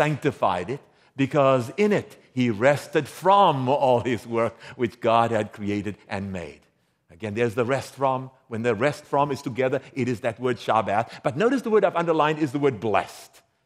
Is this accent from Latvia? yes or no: no; South Africa; now in United States; I'm from South Africa, Mediterranean climate. But you live in Michigan, it's worse than Iceland. You're right. I mean, I've never been to Iceland, but I've heard it's like, I mean, so I'm in Michigan.